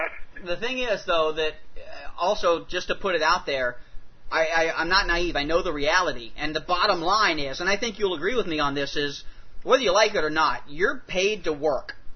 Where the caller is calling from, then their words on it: Mendoza, Argentina; I'm writing from Mendoza, Argentina. That is a center-western province capital here